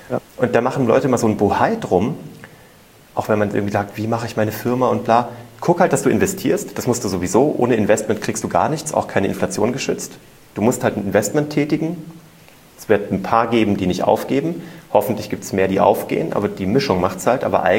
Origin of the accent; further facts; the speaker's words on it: Kassel, Hesse, Germany; mit 16 war ich ja Zauberkünstler bei uns in Kassel und habe einfach überall gezaubert.